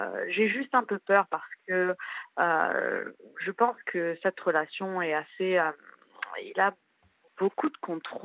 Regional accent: Gabon; born there; Nous sommes franco-gabonais. Et moi, j'ai 26 ans aujourd'hui, je suis née au Gabon.

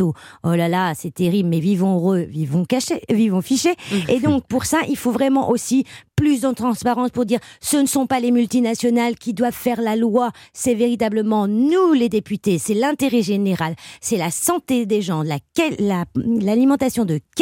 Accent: Hauts-de-France, France; Moi je viens du Nord-Pas-de-Calais et dans ma région c'est les Hauts-de-France.

